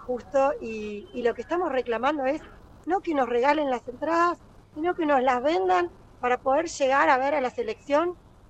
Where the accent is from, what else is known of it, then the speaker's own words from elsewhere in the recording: Argentina; argentinos que estamos acá desde el principio.